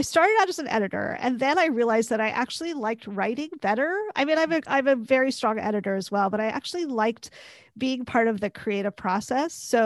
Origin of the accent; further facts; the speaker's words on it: Oregon, United States; I'm from Oregon.